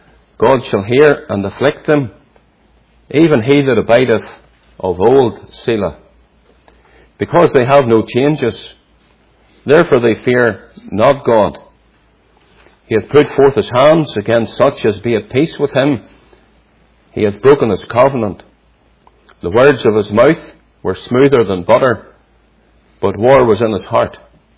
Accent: Northern Ireland, United Kingdom; I grew up just outside Belfast in Northern Ireland. I grew up in a Presbyterian church, not the Free Presbyterian Church, what is known locally as the Irish Presbyterian Church, a liberal denomination

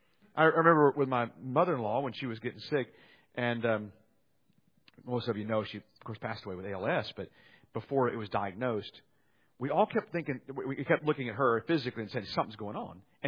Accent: Slidell, Louisiana, United States; So I grew up in Slidell. It was North Shore versus Slidell.

